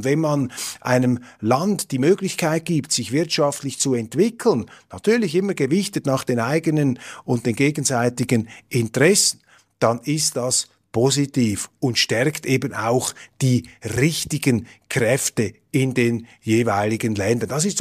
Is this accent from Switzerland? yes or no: yes; Switzerland; Und als Schweizer streue ich hier gleich mal noch eine ziemlich steile These an den Anfang.